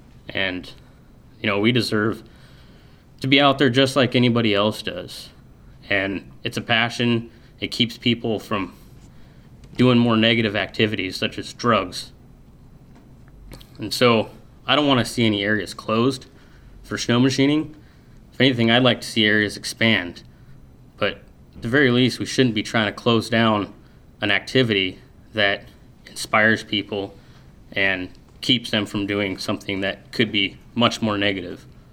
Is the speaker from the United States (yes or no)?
yes; Alaska, United States; I was born and raised in Alaska, and I love it, and I'll never move.